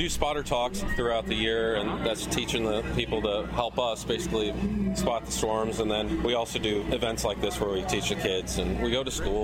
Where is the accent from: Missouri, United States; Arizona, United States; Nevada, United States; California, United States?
Missouri, United States; St. Louis; I'm from St. Louis, so it was a severe storm that hit my house.